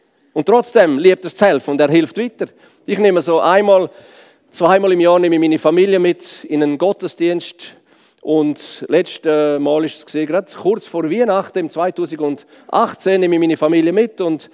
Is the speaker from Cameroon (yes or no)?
no; Switzerland; als Schweizer weiss man, man überfährt keine doppelte Sicherheitslinie